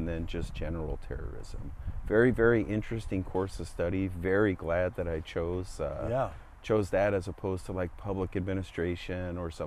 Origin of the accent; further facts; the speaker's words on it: Paso Robles, California, United States; So I was born and raised in Paso Robles, California, back when they had a hospital at the War Memorial Hospital.